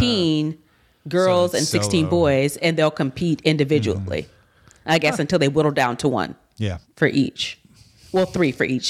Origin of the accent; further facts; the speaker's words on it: the South, United States; I'm from the South. We don't have a lot of cold weather activities